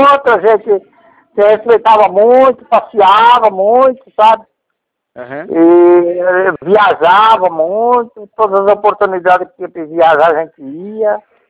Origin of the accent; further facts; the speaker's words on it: Jardinópolis, São Paulo, Brazil; born there; Já de nós, eu nasci em Jardinópolis.